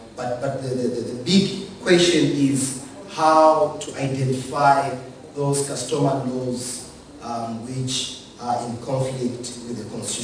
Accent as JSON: {"language": "English", "country": "Zambia", "said": "I'm from Zambia, so some of the things which I'll be discussing, they'll be parallel in other African countries"}